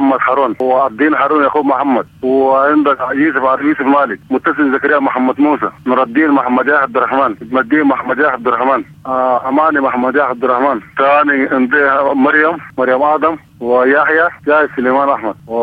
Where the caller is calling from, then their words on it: Central Darfur, Sudan; من ولاية وسط دارفور محلية نيرجز.